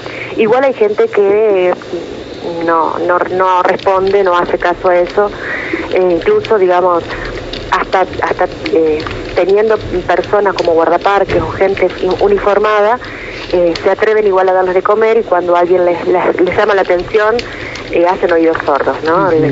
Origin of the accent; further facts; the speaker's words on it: Entre Ríos, Argentina; born there; also born or lived in Córdoba; now in Iguazú, Argentina; Soy nacida en Entre Ríos, pero estudié en mi carrera universitaria en Córdoba.